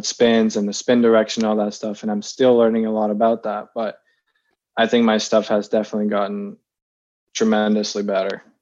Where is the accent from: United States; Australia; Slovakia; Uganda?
Slovakia; now in Canada; I myself don't know if I am a Canadian or not a Canadian yet officially, but right. If I consider myself a Canadian or Slovakian, I obviously am very still, the roots are still very important to me. And mostly my dad does keep in touch with back in Slovakia